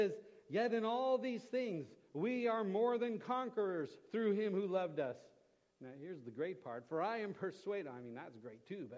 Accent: Florida, United States; now in North Carolina, United States; I'm from Florida, so my parents are visiting from Florida, my uncle visiting from Florida there, so they don't have flash floods there. When I moved to North Carolina, that was the first time I heard of a flash flood.

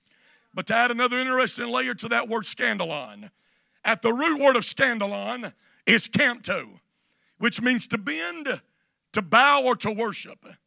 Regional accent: Mississippi, United States; now in Indianapolis, United States; Now, I know I'm in Indianapolis, Indiana, but I'm from Northeast Mississippi. And when I read that definition, that's hunting language.

